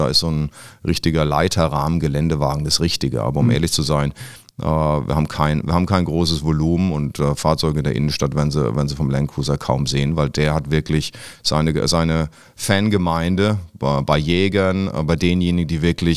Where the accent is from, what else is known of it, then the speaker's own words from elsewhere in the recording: Bavaria, Germany; now in Cologne, Germany; ich komme aus dem Fränkischen